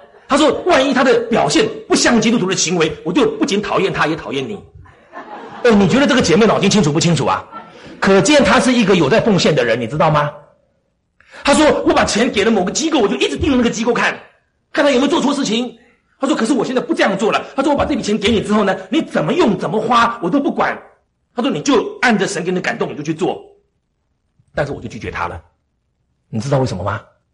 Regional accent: Pingtung County, Taiwan; 我小时候住在南部，住在屏东一个乡下里面，我是客家人，住在客家村里面。但是我因为生下来的时候是住在眷村，所以讲的是国语，以后搬到客家村去

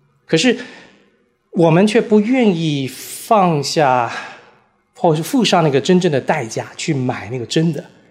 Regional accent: Taiwan; 我是在台湾念大学，我来自台湾，我在台湾的时候念台湾大学，在念台大的时候，我是81年到85年在台大念书

